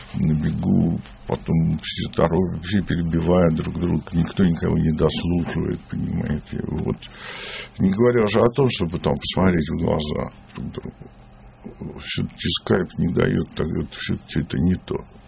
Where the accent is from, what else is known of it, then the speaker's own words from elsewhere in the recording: Moscow, Russia; я родился на Таганке.